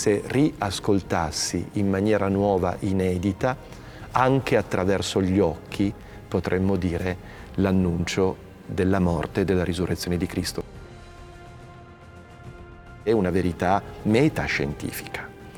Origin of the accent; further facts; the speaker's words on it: Turin, Piedmont, Italy; per me, che oltretutto sono di Torino, che ho partecipato a delle ostensioni da pellegrino come tutti gli altri. Ero bambino